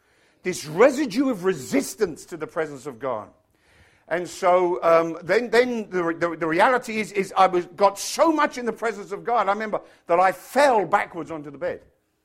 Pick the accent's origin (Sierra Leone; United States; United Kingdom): United Kingdom; England; I grew up in England.